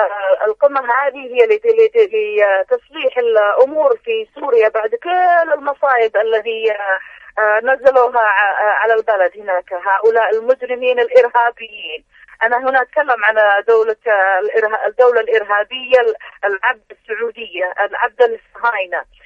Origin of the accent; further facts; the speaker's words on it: Yemen; نفس الشيء عندنا في اليمن مثلا